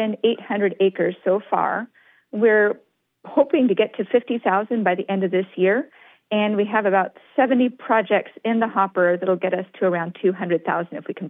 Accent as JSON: {"language": "English", "town": "Portland", "region": "Oregon", "country": "United States", "tie": "born or raised there", "also_born_or_lived": "Gaston", "said": "On the weekends, we would be on my family's farm in Gaston, Oregon, in Yamhill County. And on the weekdays, we would be in Southwest Portland."}